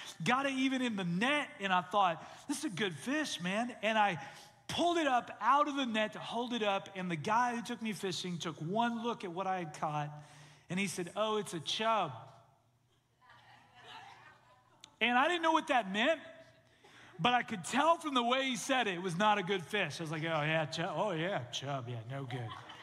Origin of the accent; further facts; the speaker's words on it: Canada; many of you know I grew up in Canada, and I grew up around a lot of water, and I loved fishing when I was a kid.